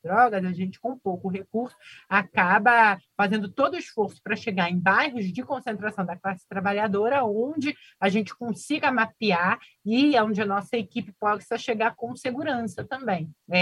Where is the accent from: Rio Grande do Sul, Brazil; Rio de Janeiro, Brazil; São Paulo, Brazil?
Rio de Janeiro, Brazil; born there; o Engenho da Rainha, porque é um bairro onde, o bairro onde eu nasci, né?